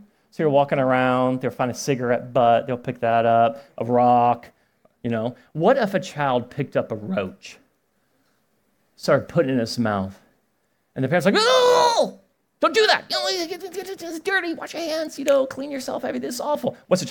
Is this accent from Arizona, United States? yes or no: yes; Arizona, United States; I'm from Arizona. I'm going to live in Arizona. I'm going to die in Arizona. I'm an Arizonan.